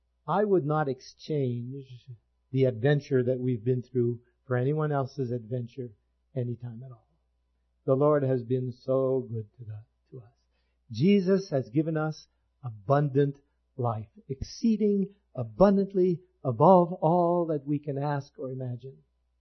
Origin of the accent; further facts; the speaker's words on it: Canada; You know, we come from Canada, by the way.